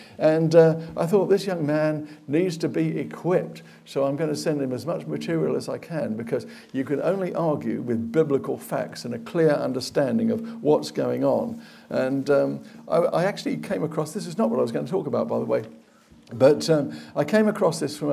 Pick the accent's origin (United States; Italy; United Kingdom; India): United Kingdom; Guildford, South East England; This one was in Guildford, my hometown